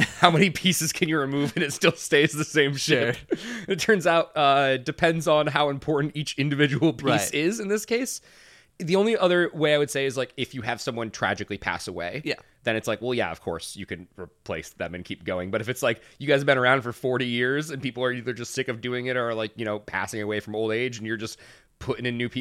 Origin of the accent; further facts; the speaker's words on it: Michigan, United States; I grew up in Michigan, so it was like one of those things.